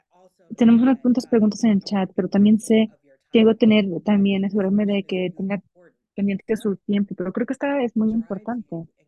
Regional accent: Detroit, Michigan, United States; Yo crecí en Detroit, nací y crecí en Detroit

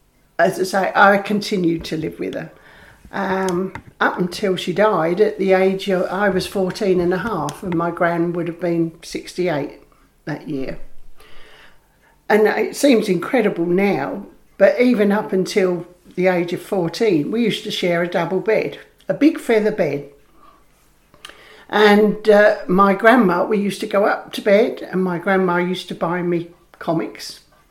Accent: Maldon, East of England, United Kingdom; I've lived in Maldon all my life. I was born in Queen Street on the 11th of September 1948 at my grandmother's house.

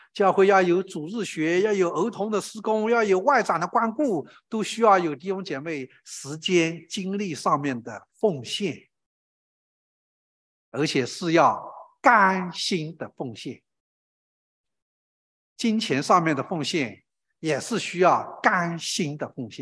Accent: China; 尤其是我是从中国来的，从中国大陆来的，尤其是我们从中国大陆来的弟兄姐妹，我们更需要在这方面操练。因为我们从小没有这样的观念

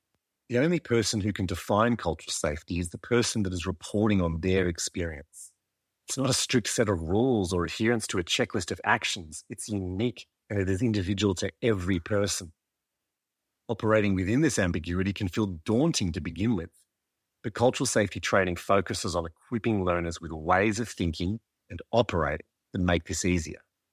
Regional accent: New South Wales, Australia; I'm a Koori man born and raised on Biripi country on the mid-north coast of New South Wales with Darug ancestry on my mother's side.

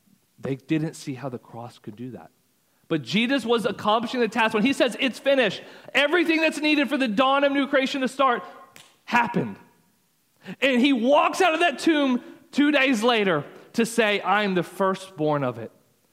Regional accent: Texas, United States; accent: Texas; I'm going a little fast. That's not just because of my Texas accent, I promise.

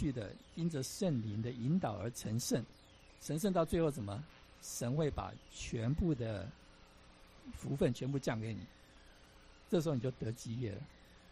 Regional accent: China; 我们中国人特别喜欢求福，对不对？五福临门啊，福到了，春到了啊，喜欢求福。

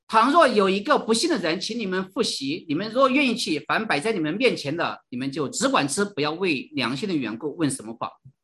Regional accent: China; 我们回家过年的话，要是回到大陆的话

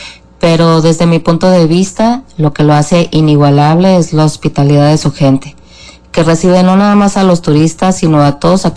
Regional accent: Sonora, Mexico; now in Los Cabos, Mexico; Hace 11 años que llegué del estado de Sonora al municipio de Los Cabos

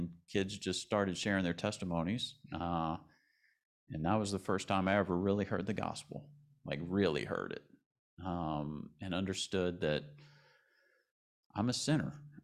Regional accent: Westwego, Louisiana, United States; So I was born on the West Bank. My earliest years were in a trailer park in West Wego that's not there anymore, off of Lapalco near Higgins High School.

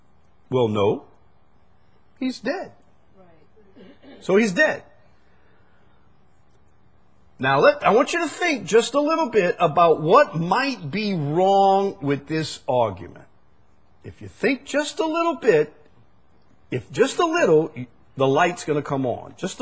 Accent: Chalmette, Louisiana, United States; I'm just a simple fellow, but I'm from Chalmette. You can't expect a whole lot from me.

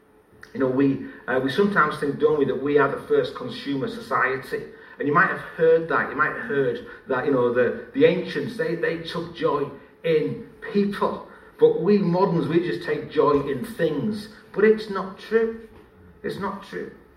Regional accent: North West England, United Kingdom; accent: Scouse; you can encourage this morning about my fantastic Scouse accent if you want.

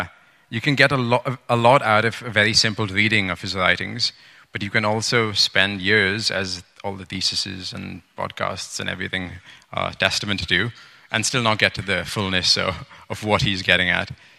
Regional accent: India; now in London, United Kingdom; I'm from India. I've been a part of Antioch for as long as I've been in London, which is over 10 years now.

